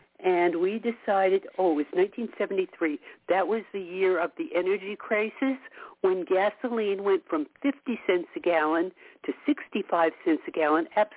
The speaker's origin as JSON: {"language": "English", "region": "California", "country": "United States", "tie": "born or raised there", "also_born_or_lived": "New York", "lives_now": "Maine, United States", "said": "So started off in New York. From there, at the age of one, I headed out to California"}